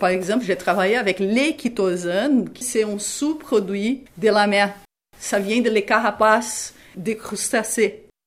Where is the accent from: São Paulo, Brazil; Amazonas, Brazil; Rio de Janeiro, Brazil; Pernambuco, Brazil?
São Paulo, Brazil; Capivari; French is a second language; now in Magdalen Islands, Canada; Je viens du Brésil, petite ville dans la province de São Paulo. La ville s'appelle Capivari. C'est une ville de 50 000 personnes. Et là, on se connaît vraiment, on se connaît par les noms de famille.